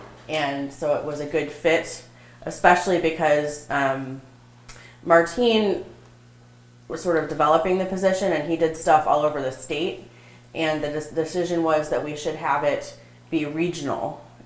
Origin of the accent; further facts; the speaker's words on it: St. Louis, Missouri, United States; In terms of my background, I'm from St. Louis.